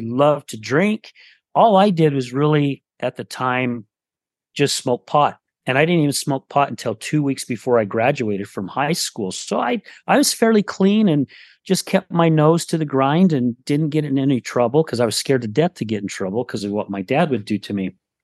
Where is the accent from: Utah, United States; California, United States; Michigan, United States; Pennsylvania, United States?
Utah, United States; West Jordan; also born or lived in Salt Lake City; So I'm from Salt Lake City. My parents moved into a little town called West Jordan, which is about, I don't know, probably 15 miles or so southwest of downtown Salt Lake City. I was 9 when we moved out here.